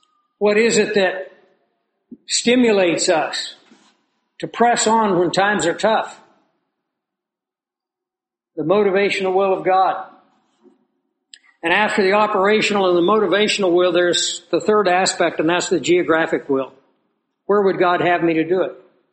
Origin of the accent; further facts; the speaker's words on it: Arizona, United States; they arrested in Tucson, Arizona, in my home state, a bomb maker